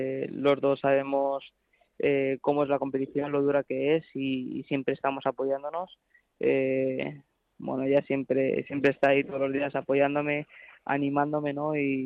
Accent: Móstoles, Community of Madrid, Spain; Sí, nací en Móstoles y bueno, he vivido casi toda mi vida allí en Móstoles y actualmente sigo viviendo allí.

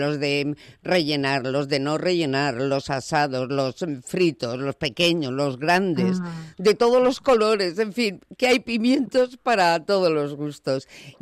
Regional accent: Gernika, Basque Country, Spain; Oye, y luego están los pimientos de mi tierra, los pimientos de Guernica.

